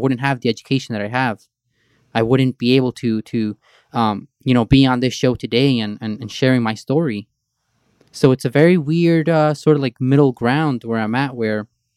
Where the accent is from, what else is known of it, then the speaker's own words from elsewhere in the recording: Brooklyn, New York, United States; I grew up in Sunset Park on 8th Avenue.